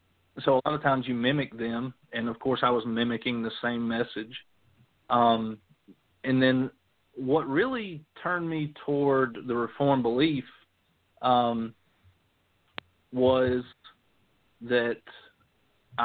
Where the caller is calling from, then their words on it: Georgia, United States; So I'm calling from Georgia. My religious background, my parents, Jesus was a household name. You know, we were raised to believe in God, believe in Jesus, and to trust him. Church, we were in and out of church here and there. Down here, there's a church on every street corner.